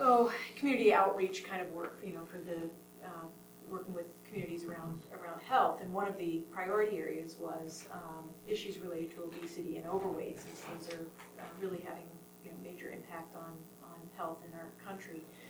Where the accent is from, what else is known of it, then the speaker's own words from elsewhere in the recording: Chicago, Illinois, United States; I am from Chicago, Illinois.